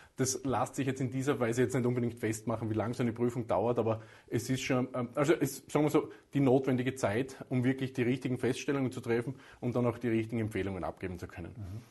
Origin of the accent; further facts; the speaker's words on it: Styria, Austria; born there; now in Wolfsberg, Austria; Jetzt bin ich gebürtiger Steirer, ich lebe in Wolfsberg